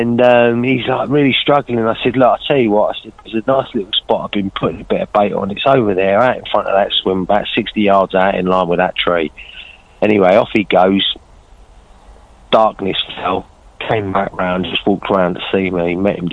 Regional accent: South East England, United Kingdom; obviously, initially I'm from Kent. I fished a lot of Kent waters when I was sort of going through the ranks

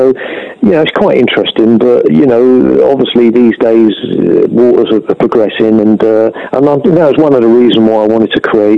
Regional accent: London, United Kingdom; also born or lived in Somerset; No, I'm a London boy, mate. You may tell that, and you know, sort of born and brought up in London. Moved to Somerset when I was quite young, 11 or 12. Stayed here for a few years. Moved back to London.

